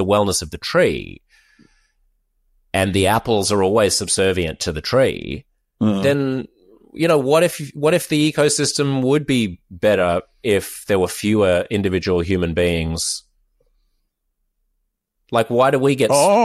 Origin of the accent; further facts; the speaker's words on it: Australia; I would have a different relationship to guns than I do growing up in Australia.